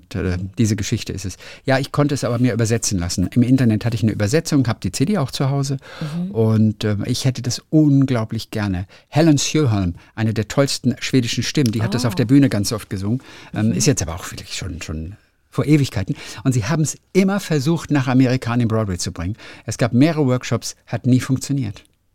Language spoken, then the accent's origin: German; Vienna, Austria; Als Wienerin bin ich nicht so begeistert von solchen Menschen